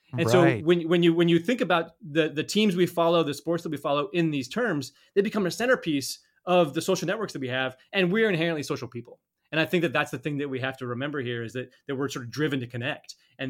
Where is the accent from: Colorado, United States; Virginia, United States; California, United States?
Colorado, United States; I grew up in Colorado.